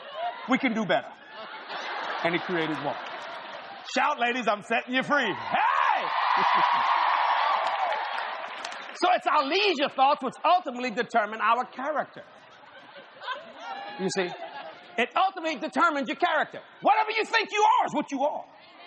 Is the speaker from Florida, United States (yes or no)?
no; Louisiana, United States; But actually, I'm a Cajun.